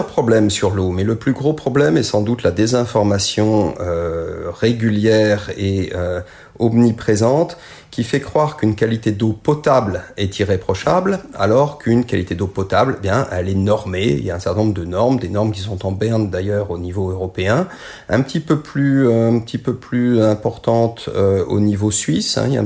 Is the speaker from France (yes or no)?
yes; Normandy, France; j'ai grandi en Normandie, dans une belle propriété familiale